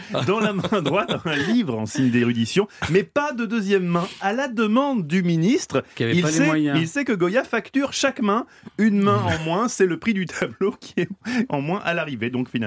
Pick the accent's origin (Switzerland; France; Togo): Switzerland; Les gens savent que je suis quelqu'un de très honnête. Oh, je suis suisse.